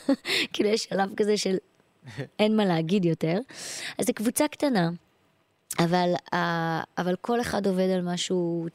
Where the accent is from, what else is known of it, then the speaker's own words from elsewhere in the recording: Tel Aviv, Tel Aviv District, Israel; ואני אומרת שאני מתל אביב